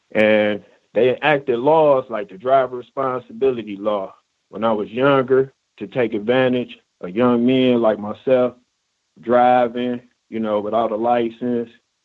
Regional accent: Detroit, Michigan, United States; I'm from Detroit, was mentioned earlier. Definitely a victim of racism, white supremacy in the workplace. Coming from Michigan, it's like Motor City.

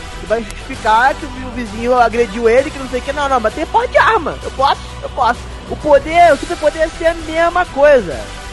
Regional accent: Brazil; A gente começou o Brasil porque a gente é brasileiro e a gente zoa mesmo.

